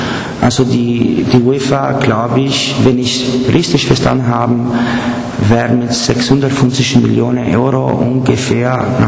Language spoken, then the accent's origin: German; Genoa, Liguria, Italy; German is a second language; Ich bin selber aus Genua